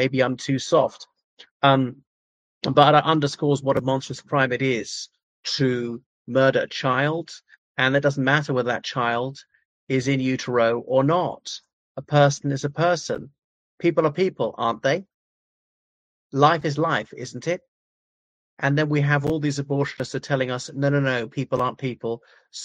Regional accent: Ireland; from Ireland.

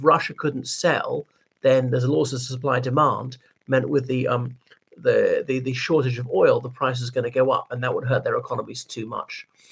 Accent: Ireland; from Ireland.

